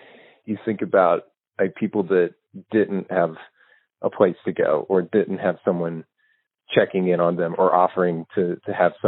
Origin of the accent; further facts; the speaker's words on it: Fort Worth, Texas, United States; from Fort Worth, and I've been without power since 2 a.m.